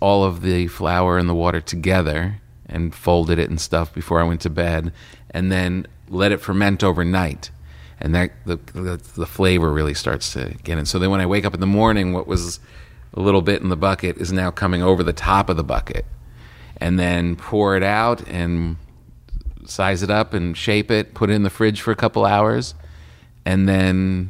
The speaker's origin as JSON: {"language": "English", "region": "New Jersey", "country": "United States", "tie": "born or raised there", "said": "I was raised in New Jersey, and all Italian stuff all around us and all that thing."}